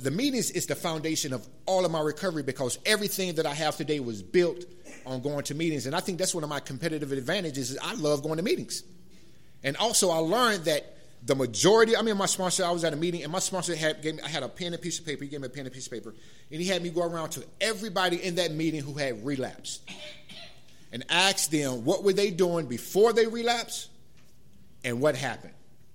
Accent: North Carolina, United States; I'm from North Carolina, so I was raised in the church. That's all you know, is going to church.

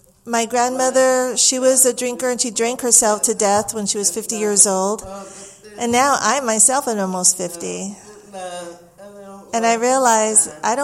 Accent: Santa Cruz, California, United States; I'm an alcoholic. I'm from Santa Cruz, from Central California.

